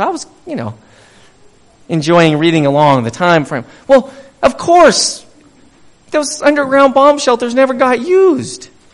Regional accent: Bozeman, Montana, United States; I grew up in Bozeman.

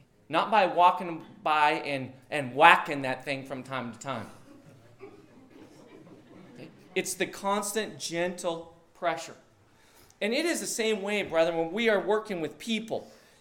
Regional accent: Bozeman, Montana, United States; in our house where I grew up in Bozeman, we had a tree.

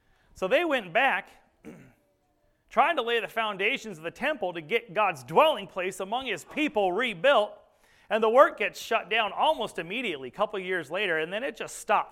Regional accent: Montana, United States; You know, Haggai, you know, I'm from Montana. I say bag and pop.

